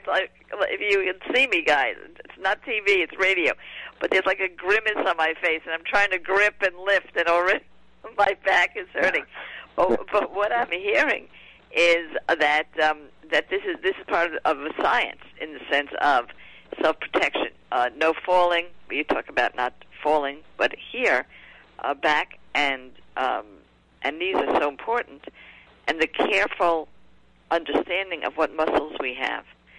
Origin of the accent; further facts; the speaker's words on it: Brooklyn, New York, United States; it's just like I grew up in Brooklyn and you grew up in the Oneida Indian Nation.